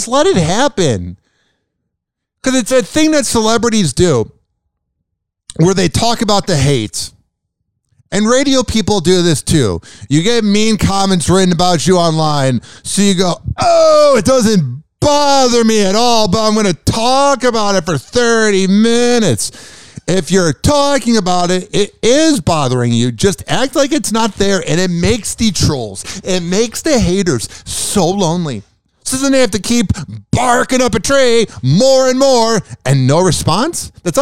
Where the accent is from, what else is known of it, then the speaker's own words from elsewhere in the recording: Midwest, United States; accent: Midwest; if this is the first time your ears are being graced by my awesome Midwest accent and slight speech impediment